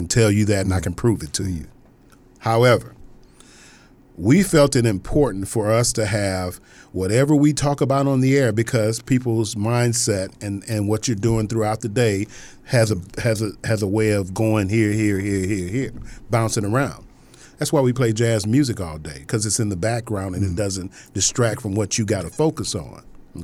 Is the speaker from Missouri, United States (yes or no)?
yes; St. Louis, Missouri, United States; when I go from here to my hometown of St. Louis and I'm driving, oh, these guys hate it because I can hear the radio station.